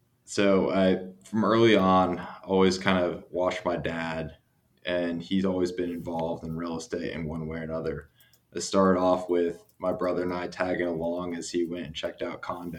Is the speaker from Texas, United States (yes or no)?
yes; Dallas, Texas, United States; I grew up in Dallas, Texas, just a little not far, farther north from where I am right now in Austin.